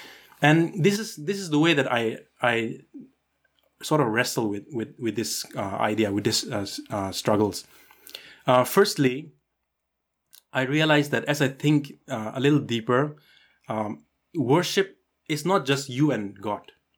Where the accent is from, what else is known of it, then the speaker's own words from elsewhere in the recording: India; And I'm from India.